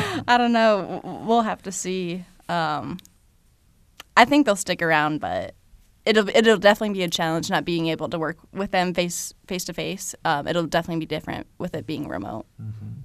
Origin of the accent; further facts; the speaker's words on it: Carmel, Indiana, United States; where I do have connections in my hometown of Carmel, Westfield, Indiana